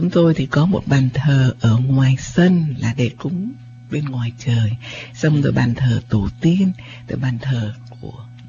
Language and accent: Vietnamese; Northern Vietnam, Vietnam; Gia đình của tôi là người Bắc, thành ra cũng có những cái món của người Bắc.